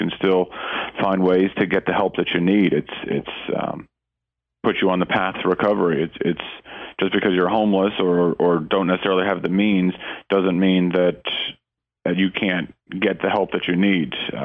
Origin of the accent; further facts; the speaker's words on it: Maryland, United States; also born or lived in Florida; now in Tennessee, United States; I'm from Maryland. I've lived in Florida. I've lived all over the place, but I've lived in Tennessee for the last 6 years